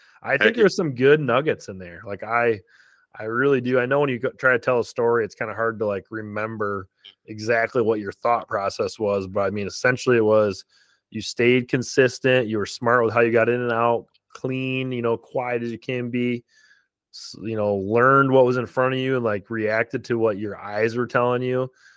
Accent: Michigan, United States; but like my home state of Michigan, like, I like having two buck tags.

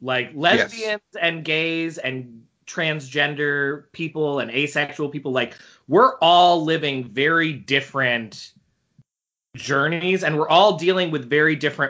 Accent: South Carolina, United States; And I grew up in South Carolina, so, like, I don't give a fuck.

